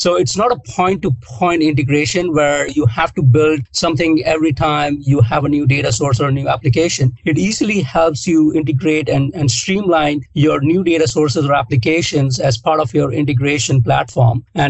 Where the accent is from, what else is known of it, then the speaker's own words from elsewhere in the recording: India; born there; I was born in India